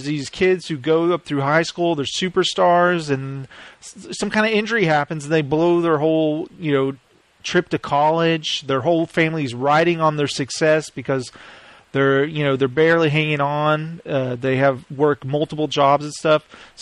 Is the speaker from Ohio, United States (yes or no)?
no; Texas, United States; born there; You know, I was born in Texas. I live in Texas.